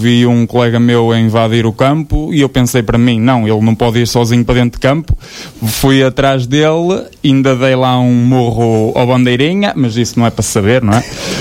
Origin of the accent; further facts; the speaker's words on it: Alvarenga, Aveiro, Portugal; E achei por bem ir ver o jogo da minha terra. E movimentou muita gente também, e eu não podia ficar de fora.